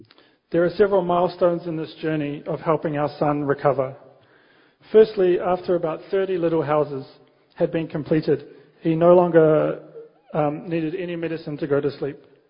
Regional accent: New Zealand; I am a local from New Zealand and a father to three boys.

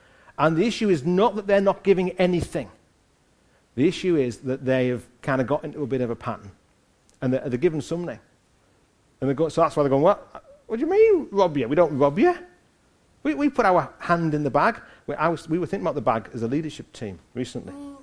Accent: Hartlepool, North East England, United Kingdom; moved away; I'm from Hartlepool. It's not a great place to come from. That's why I left.

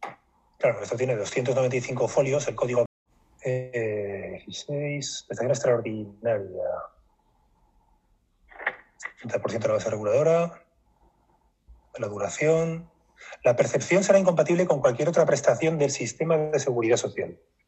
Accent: Aragon, Spain; yo soy aragonés

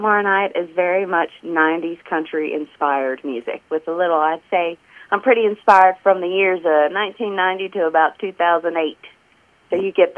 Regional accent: Virginia, United States; Yeah, I grew up in Virginia on a cattle farm

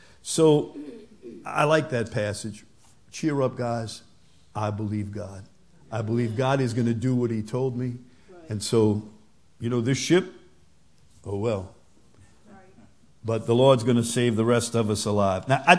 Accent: St. Bernard Parish, Louisiana, United States; When I was a kid, we grew up in St. Bernard Parish. Our house got flooded by Hurricane Betsy in 1965.

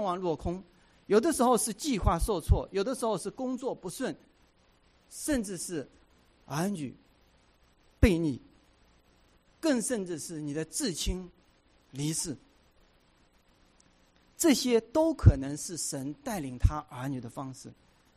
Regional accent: Hangzhou, Zhejiang, China; moved away as an adult; also born or lived in Wenzhou; now in United States; 我的家乡是来自中国的这个浙江杭州。那我后来呢，为了读大学的缘故呢，就离开杭州去了温州。我在温州呢待了7年

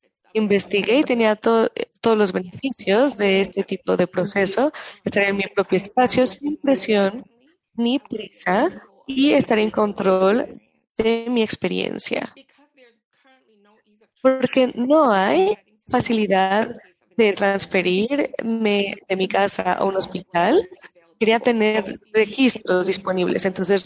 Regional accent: Boston, Massachusetts, United States; Yo nací y crecí en Boston

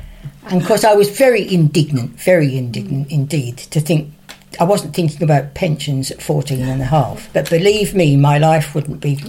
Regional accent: Heybridge Basin, East of England, United Kingdom; born there; I was born in Heybridge Basin a long while ago, and I was born in the Old Ship Pub in Heybridge Basin

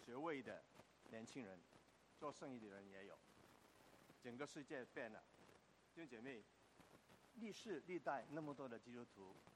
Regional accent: Hong Kong; 我在香港长大

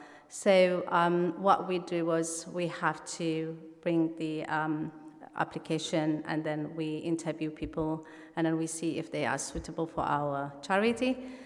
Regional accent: Eritrea; English is a second language; moved away as an adult; now in United Kingdom; I am from Eritrea. I'm a journalist. And I came to the UK when the war broke between Eritrea and Ethiopia.

